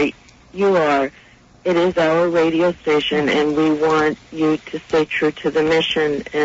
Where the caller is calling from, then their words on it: Long Island, New York, United States; I'm calling from Long Island.